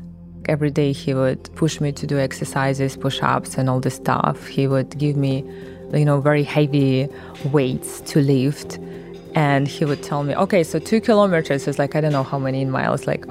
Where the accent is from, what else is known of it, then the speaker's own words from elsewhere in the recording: Kazakhstan; born there; English is a second language; I was born in Soviet Union, in USSR, the country which doesn't exist anymore. My parents coming from Central Asia. According to my DNA, I don't have any Russian blood inside of me. But Kazakhstan was part of USSR.